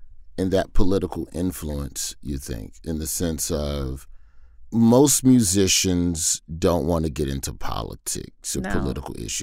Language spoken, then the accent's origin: English; United States; as an American, we traditionally think of ourselves as the factory of entertainment for the rest of the world.